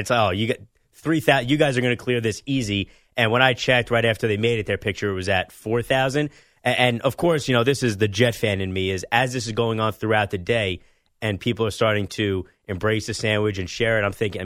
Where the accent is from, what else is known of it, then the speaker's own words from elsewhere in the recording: New Jersey, United States; We are Central Jersey.